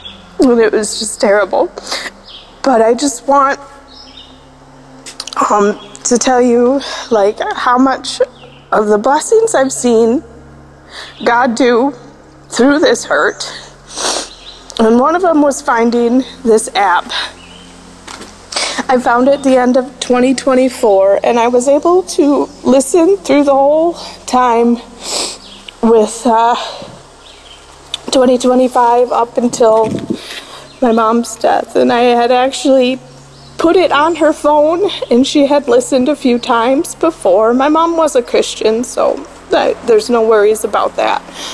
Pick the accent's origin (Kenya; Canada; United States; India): United States; Wisconsin; I am from Wisconsin.